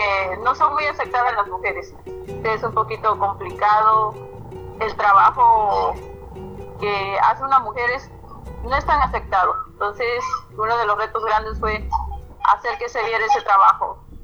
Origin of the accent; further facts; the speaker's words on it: Santa Cruz del Rincón, Guerrero, Mexico; soy de Santa Cruz del Rincón, municipio de María del Tepe Guerrero.